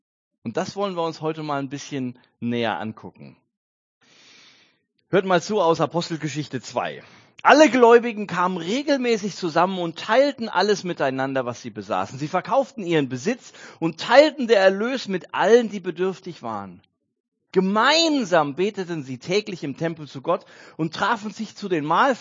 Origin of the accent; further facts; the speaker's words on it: Germany; Ich bin ja nun wirklich 100% Deutscher geboren und in Deutschland ist man pünktlich.